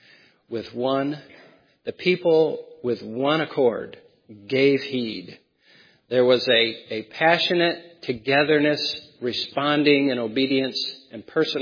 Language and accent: English; New Hampshire, United States; accent: New Hampshire; I want to get in my New Hampshire accent fun with this one all the time